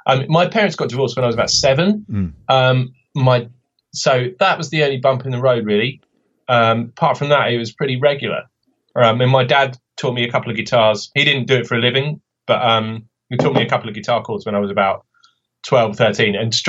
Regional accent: South East England, United Kingdom; now in United States; About half an hour outside of London.

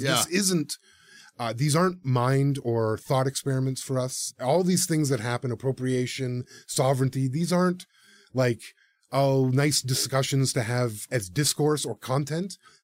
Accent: Toronto, Ontario, Canada; born there; The Serpent River First Nation, which is where my family comes from. I was born in Toronto.

